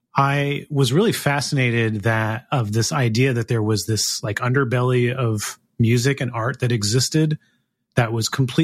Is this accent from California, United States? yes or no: yes; Gilroy, California, United States; so, you know, growing up in Gilroy in high school, yeah, I just saw a few like house shows and stuff.